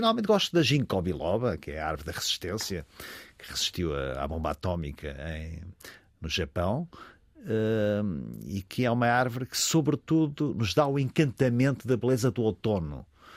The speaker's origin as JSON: {"language": "Portuguese", "town": "Ílhavo", "region": "Aveiro", "country": "Portugal", "said": "porque eu sou de Aveiro, mas de Ilha"}